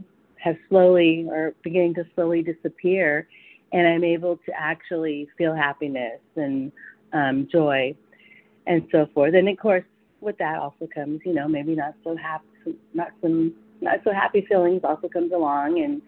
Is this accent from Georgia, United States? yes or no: no; California, United States; Hi, good morning, Lorraine. I'm from California.